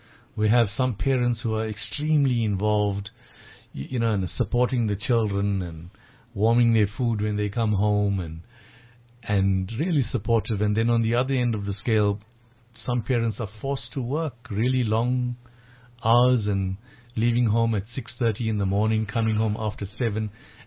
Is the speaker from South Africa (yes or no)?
yes; Durban, KwaZulu-Natal, South Africa; I grew up in Durban.